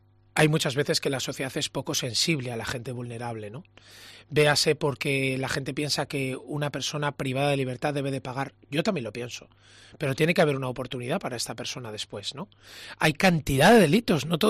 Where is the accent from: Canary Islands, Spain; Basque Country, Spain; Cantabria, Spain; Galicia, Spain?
Cantabria, Spain; quiero recalcar que somos cántabros, que amamos esta tierra